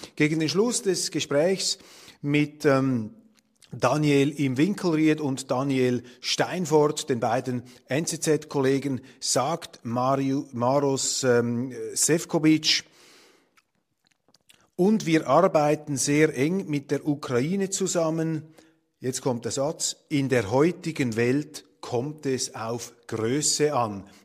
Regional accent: Switzerland; Das sind Entwicklungen, die einen nicht freuen als Schweizer

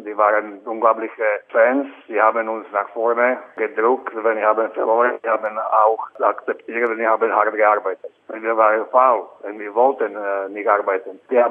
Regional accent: Slovakia; German is a second language; moved away; also born or lived in Czech Republic / Canada / Germany; Und Heimat ist Slowakei, aber ich bin aus der Slowakei nach Tschechien gegangen und dann nach Kanada und dann nach Deutschland und ich bin jetzt wieder in der Slowakei. Ich kann sagen, dass meine Heimat war auch Krefeld

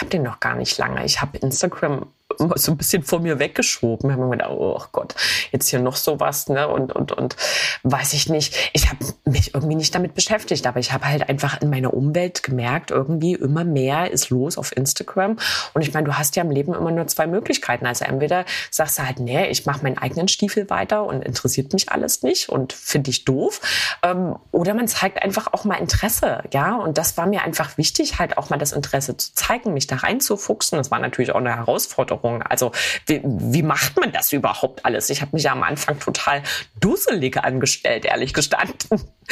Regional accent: Thuringia, Germany; Also meine Heimat Thüringen, ich werde wahrscheinlich nie, also man soll ja niemals nie sagen, aber ich werde wahrscheinlich nie aus Thüringen wegziehen. Ich liebe mein Bundesland. Ich bin hier groß geworden. Ich bin schon immer hier und ich bin sehr heimatverbunden.

